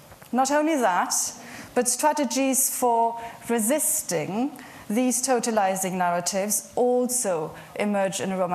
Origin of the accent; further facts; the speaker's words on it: Wales, United Kingdom; We are from Wales, where we both live and work at Aberystwyth University.